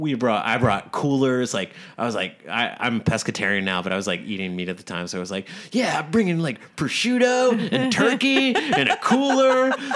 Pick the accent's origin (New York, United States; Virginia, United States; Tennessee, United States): Virginia, United States; Richmond; also born or lived in Providence, United States / Washington, D.C., United States; So I grew up in Richmond, Virginia, and lived in Providence, Rhode Island for about 4 years